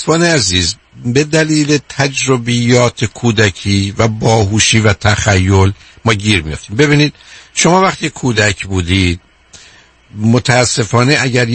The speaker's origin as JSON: {"language": "Persian", "town": "Shiraz", "region": "Fars", "country": "Iran", "said": "من چون خودم هم شیرازی هستم، هم خاطرم هست"}